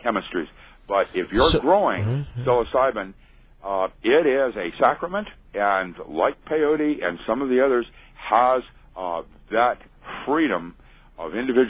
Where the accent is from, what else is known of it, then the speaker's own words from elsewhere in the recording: Bellingham, Washington, United States; I discovered Biocystis was growing up in Bellingham. We had Liberty Caps in just